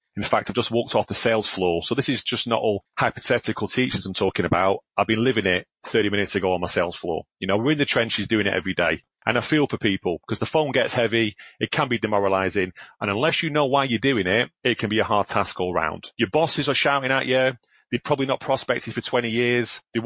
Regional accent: Glasgow, Scotland, United Kingdom; born there; I'm a northerner, I was born in Glasgow

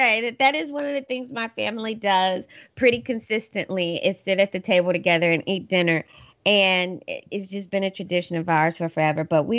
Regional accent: Kentucky, United States; I am from the country. I'm from Kentucky. I like the woods. I mean, I don't want to act like I grew up on a farm. I didn't. I grew up, you know, in the city, but it was still Kentucky.

